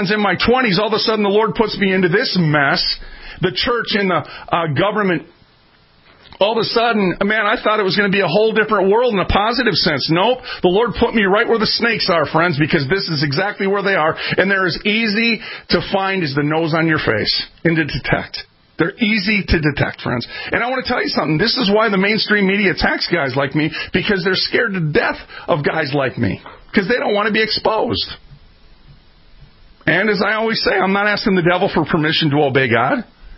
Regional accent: Minneapolis, Minnesota, United States; I'm a street kid. You can't con a con. I was raised up in North Minneapolis. I've seen it all, friends.

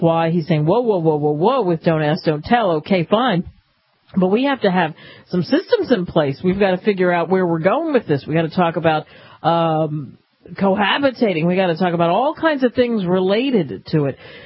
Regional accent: Philadelphia, Pennsylvania, United States; Since I hail from Philadelphia

